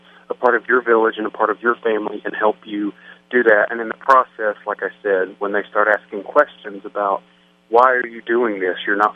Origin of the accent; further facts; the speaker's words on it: Bristol, Virginia, United States; I am from Bristol, Virginia, originally, born and raised.